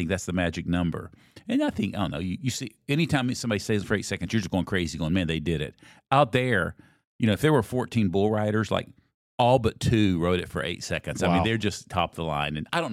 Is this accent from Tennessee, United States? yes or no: yes; Cleveland, Tennessee, United States; You know, I was raised in Cleveland, just outside of Chattanooga.